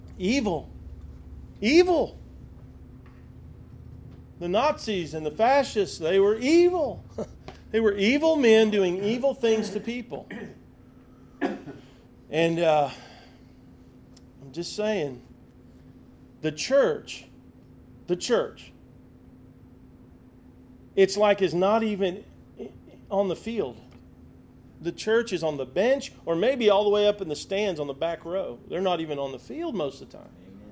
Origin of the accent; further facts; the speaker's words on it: United States; Well, I'm a Christian, but I'm also an American.